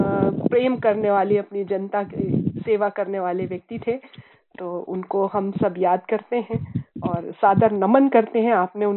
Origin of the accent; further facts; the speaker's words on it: Raipur, Chhattisgarh, India; born there; जिस अस्पताल का आपने नाम लिया है मेरा जन्म भी उसी अस्पताल में हुआ है, डीके हॉस्पिटल में।